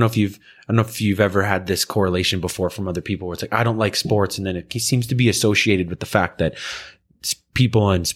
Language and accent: English; Canada; It's still kind of weird as a Canadian to me that you'd say that you don't like it